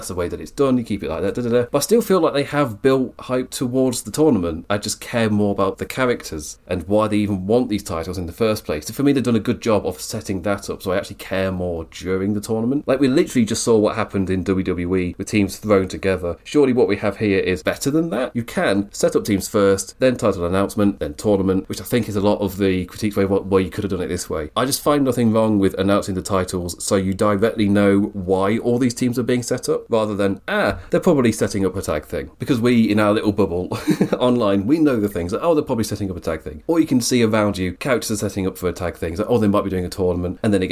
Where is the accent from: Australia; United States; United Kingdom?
United Kingdom; I'm British, so I'm expecting it to wear off.